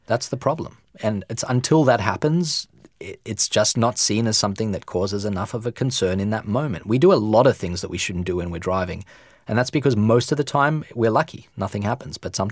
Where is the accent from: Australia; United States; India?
Australia; I'm Australian, and that's true.